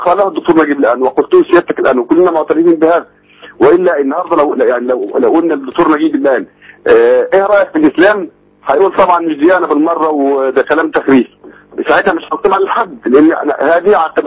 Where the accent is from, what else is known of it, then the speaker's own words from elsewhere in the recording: Egypt; لان انا مصري